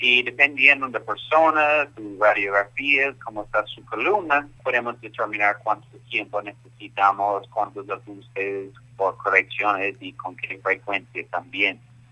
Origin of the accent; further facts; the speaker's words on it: Canada; now in Bogotá, Colombia; Yo soy de Canadá y sí, tenemos casi 3 años aquí ahora en Bogotá.